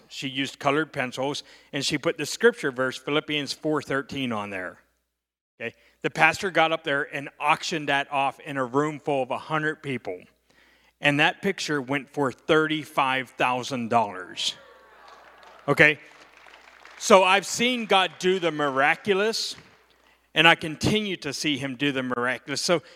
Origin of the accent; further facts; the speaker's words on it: Pittsburgh, Pennsylvania, United States; because I'm from Pittsburgh originally.